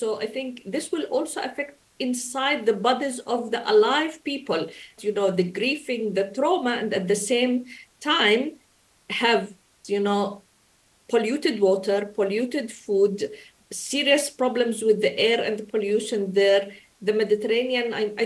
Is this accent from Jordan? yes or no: yes; Jordan; I'm Jordanian from Palestinian originally